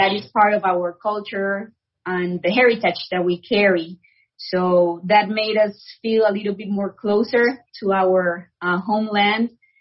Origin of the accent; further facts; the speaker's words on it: Colombia; now in Greenville, United States; Well, making the long story short, we are both from Colombia, South America. My husband moved to the States probably like 20-something years ago. And then we met. He moved to Greenville because of everything that was happening here.